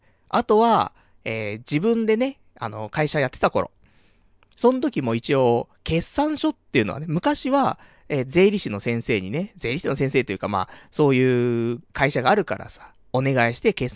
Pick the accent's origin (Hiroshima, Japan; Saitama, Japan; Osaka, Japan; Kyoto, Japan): Saitama, Japan; 私もともと出身埼玉ですから、埼玉は大宮ね、